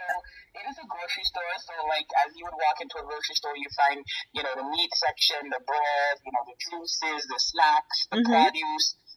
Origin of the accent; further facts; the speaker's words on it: Jamaica; we are Jamaican. We're true Jamaicans at heart